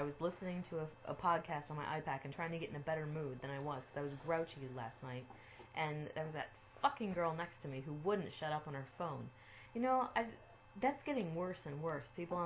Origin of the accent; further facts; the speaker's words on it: United States; That's because I'm American and I'm allowed to be.